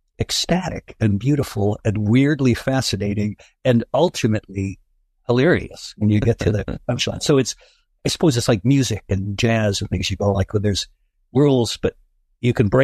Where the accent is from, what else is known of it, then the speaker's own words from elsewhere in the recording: Cleveland, Ohio, United States; I observed on the street I grew up out in Cleveland, and it has remained true into all my intercontinental travels